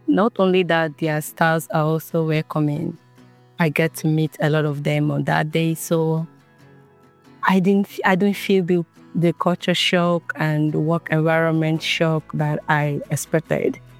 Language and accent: English; Nigeria; now in Pennsylvania, United States; I'm from Nigeria. I'm one of the international nurses working at Best State Health, and I'm living in Pennsylvania.